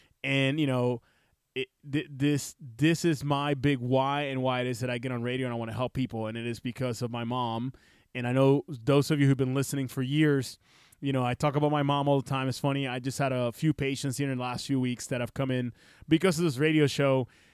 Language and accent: English; Cataño, Puerto Rico; So I grew up in a little town in Cataño and, you know, Barrio Amelia, which is a little borough there.